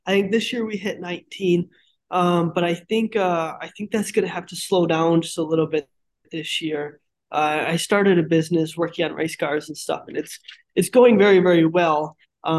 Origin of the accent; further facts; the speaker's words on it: Grand Rapids, Michigan, United States; So I'm from Grand Rapids, Michigan.